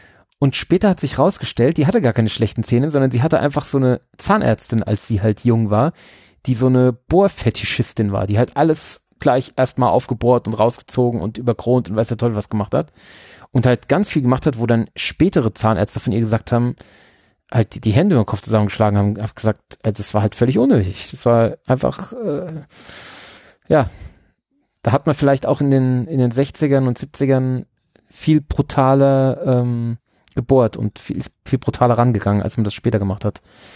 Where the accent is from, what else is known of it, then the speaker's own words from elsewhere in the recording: Pflaumheim, Bavaria, Germany; über einen der Nachbarkinder in Pflaumheim damals, wo ich herkomme